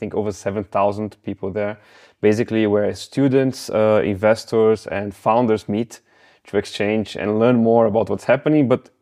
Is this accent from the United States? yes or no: no; Brazil; Oh, I'm from Brazil, mm-hmm. and I think from there, from being there, for traveling, it's just something that was close to me, family-wise